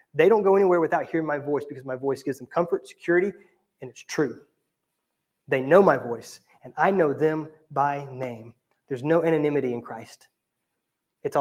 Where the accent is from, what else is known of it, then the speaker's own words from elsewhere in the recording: United States; I'm an American. I love privacy, right?